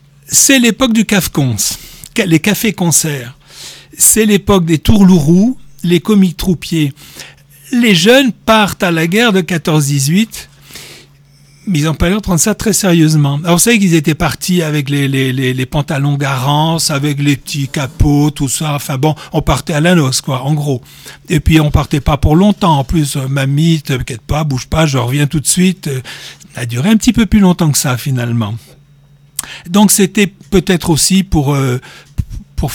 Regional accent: France; On est français, monsieur.

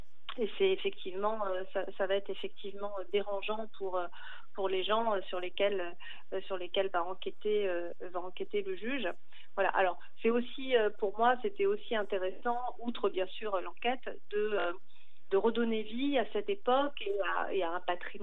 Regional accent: Langogne, Occitanie, France; bien qu'ayant passé mon enfance à Langogne, je ne connaissais pas l'histoire de cet asile

